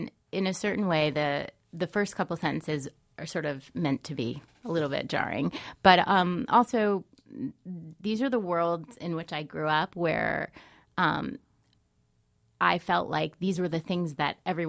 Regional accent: New York City, New York, United States; And then I grew up on the Upper West Side

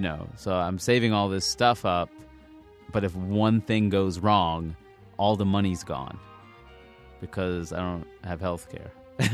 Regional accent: Queens, New York, United States; I grew up in Queens, New York, a lifelong New Yorker. Both my parents worked in hospitals.

